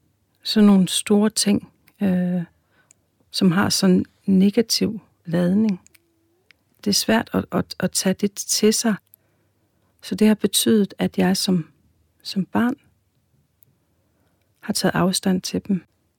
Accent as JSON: {"language": "Danish", "country": "Greenland", "said": "Fordi jeg har altid vidst, at jeg var grønlænder."}